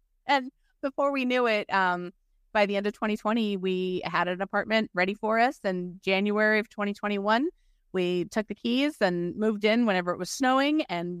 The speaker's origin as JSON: {"language": "English", "town": "Tampa", "region": "Florida", "country": "United States", "tie": "born or raised there", "also_born_or_lived": "Pineville", "said": "I was born in Pineville, Kentucky, raised in Tampa, Florida"}